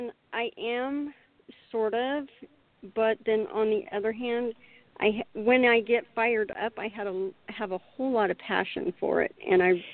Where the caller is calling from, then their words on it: Oklahoma, United States; Oklahoma.